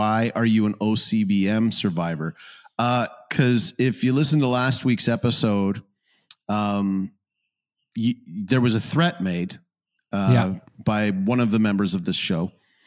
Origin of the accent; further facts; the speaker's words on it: Calgary, Alberta, Canada; I'm from Calgary.